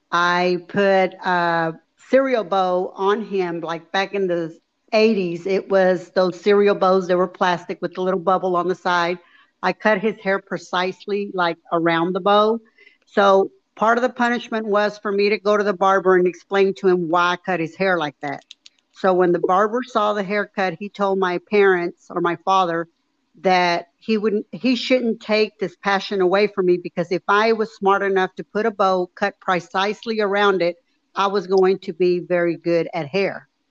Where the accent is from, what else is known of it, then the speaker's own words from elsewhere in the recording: Dallas, Texas, United States; now in Poteet, United States; So now it's been 34 years and I'm from Dallas, born and raised in that area, moved to Poteet, Texas in the middle of nowhere in 2014.